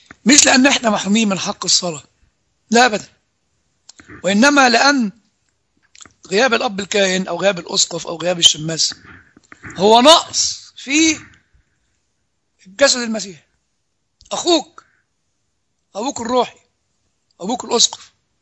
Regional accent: Upper Egypt, Egypt; عندنا في الصعيد لما واحد يطلع كده بغضبان ومحدش عارف يكلمه

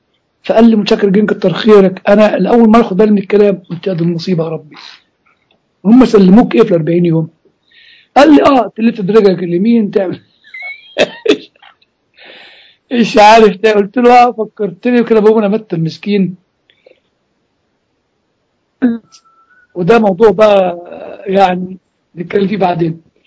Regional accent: Egypt; زي الصعيد عندنا في مصر.

